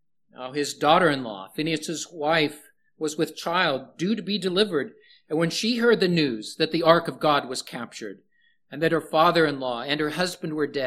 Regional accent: Topeka, Kansas, United States; I grew up in Topeka, Kansas, just a block away from a university where my dad taught.

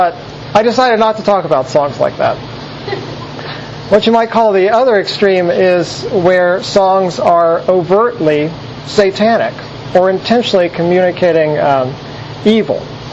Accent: Southern United States, United States; Now, I grew up in the Bible Belt

